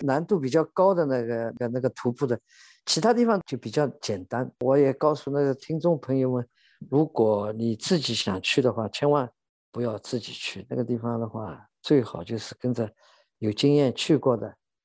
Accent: China

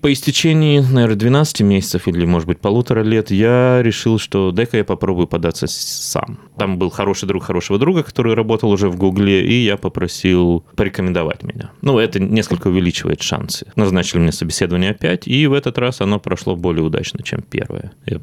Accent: Stavropol Krai, Russia; born there; Я родился в Ставропольском крае в России.

